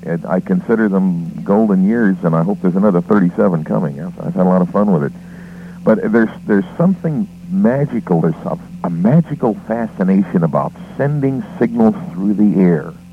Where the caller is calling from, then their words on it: Van Alstyne, Texas, United States; calling from Van Alstine, Texas again.